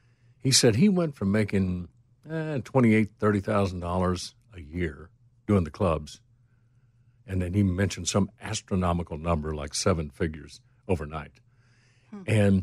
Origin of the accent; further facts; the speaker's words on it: Rogersville, Tennessee, United States; I had some friends in from my hometown of Rogersville